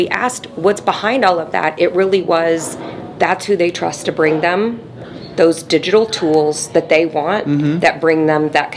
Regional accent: Midwest, United States; I'm from the Midwest, though, so anything can be exciting compared to the Midwest.

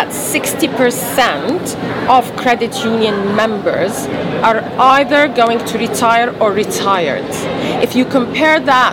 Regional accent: Canada; So it's also good to showcase what we're doing as Canadian.

